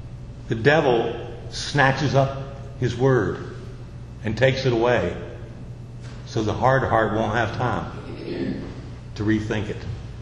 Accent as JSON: {"language": "English", "town": "Front Royal", "region": "Virginia", "country": "United States", "tie": "born or raised there", "said": "now and then somebody will ask me when I'm around in my hometown of Front Royal, and they'll say, have you lived here all your life?"}